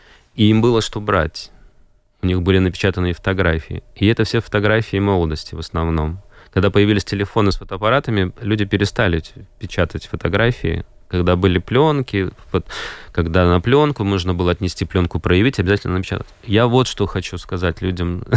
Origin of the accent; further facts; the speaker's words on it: Latvia; и я фотограф из Латвии.